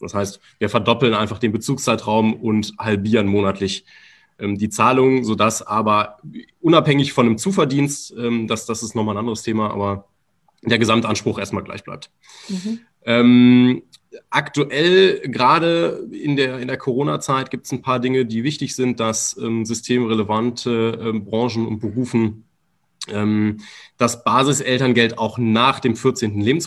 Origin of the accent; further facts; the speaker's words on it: Remscheid, North Rhine-Westphalia, Germany; hauptsächlich hier in NRW, also wir kommen selber aus Remscheid